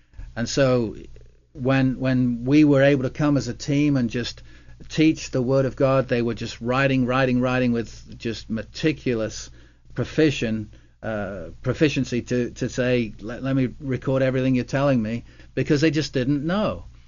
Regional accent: England, United Kingdom; I remember growing up in England where from 1979 to 1990, the political head of the nation was Margaret Thatcher.

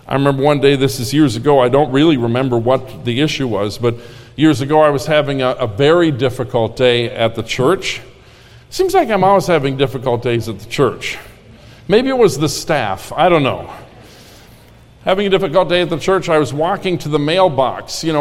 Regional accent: Minnesota, United States; very depressing and dark news was coming to us from my home state of Minnesota.

